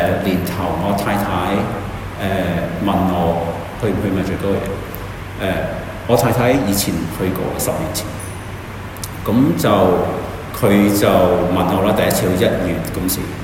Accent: United Kingdom; Cantonese is a second language; also born or lived in Scotland; 我喺英國長大嘅，所以咧，如果我講中文有啲甩咳咧，你聽得好辛苦咧，我預先道歉。我係11岁就去咗蘇格蘭，去一間寄宿學校。

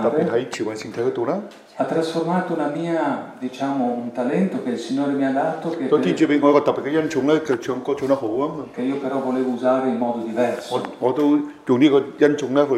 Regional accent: Bolzano, Trentino-Alto Adige, Italy; now in Međugorje, Bosnia and Herzegovina; vengo da Bolzano, Nord Italia. Vivo qui a Međugorje dal 2002 fisso.

